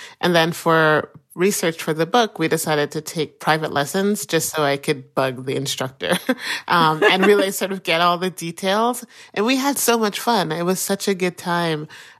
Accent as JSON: {"language": "English", "country": "Jamaica", "said": "David is Korean-American, I'm Jamaican"}